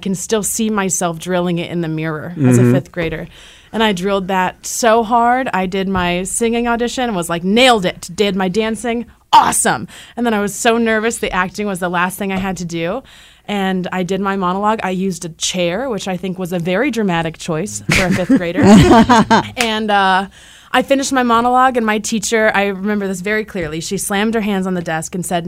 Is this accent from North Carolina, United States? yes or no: yes; North Carolina, United States; I grew up in North Carolina.